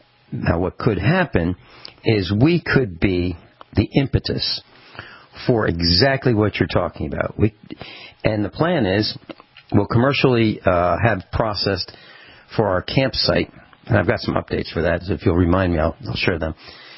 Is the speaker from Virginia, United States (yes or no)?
yes; Virginia, United States; I'm a foreigner here. I come from a different land. I come from the East Coast, Virginia.